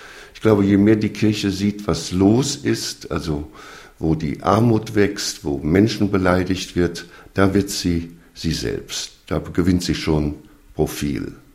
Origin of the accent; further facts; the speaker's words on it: Hamburg, Germany; Ja, ich komme aus Hamburg, das heißt, es ist die reichste und die ärmste Stadt.